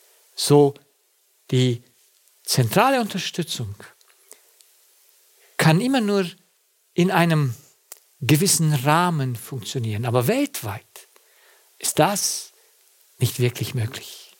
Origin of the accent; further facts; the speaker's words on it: Romania; Wenn ich denke zurück an meine Kindheit im Kommunismus, wenn dort die Gelder zentral alle in die Gemeinde gebracht worden wären